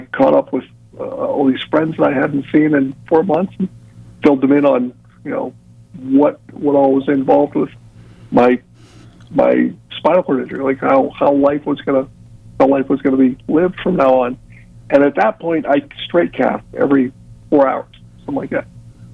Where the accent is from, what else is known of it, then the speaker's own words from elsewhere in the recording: Pennsylvania, United States; I'm from Pennsylvania, so they shipped me all the way down to a a really high-end spinal cord rehab center